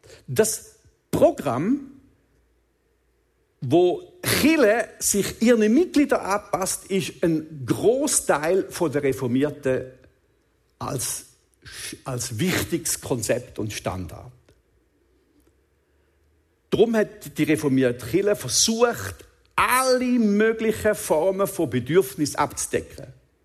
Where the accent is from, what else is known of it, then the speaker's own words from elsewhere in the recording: Switzerland; bei unserem demokratischen Verständnis, das wir haben als Schweizer